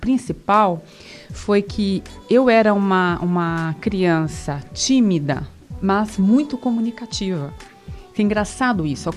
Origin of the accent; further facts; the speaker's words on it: São Paulo, Brazil; É, eu sou paulistana, mas eu sou de família mineira, né?